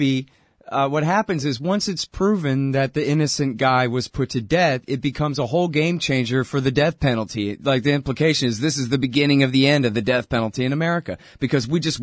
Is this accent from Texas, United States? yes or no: yes; Austin, Texas, United States; I'm from Texas. I'm from Austin, but I'm also from Texas.